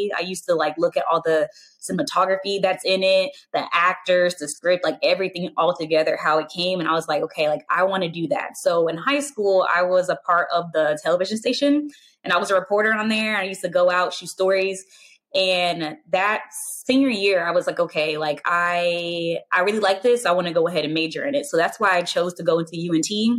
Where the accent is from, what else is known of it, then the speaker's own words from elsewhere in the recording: Dallas, Texas, United States; now in Frisco, United States; I'm from Dallas, Texas, live in Frisco.